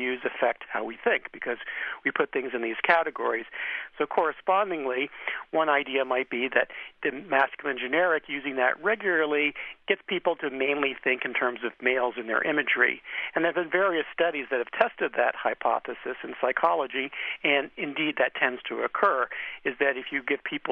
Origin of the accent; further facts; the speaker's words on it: New Jersey, United States; you mentioned you're from New Jersey, I'm from New Jersey also